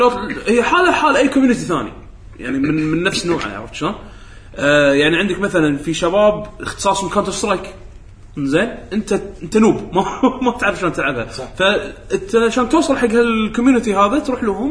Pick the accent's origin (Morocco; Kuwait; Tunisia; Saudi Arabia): Kuwait; قلت والله انا لاعب من الكويت